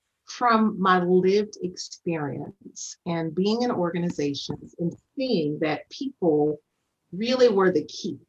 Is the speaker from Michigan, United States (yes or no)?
yes; Flint, Michigan, United States; Well, I'm originally from Flint, Michigan, the birthplace of General Motors. I grew up with the whole family that worked on the line in GM.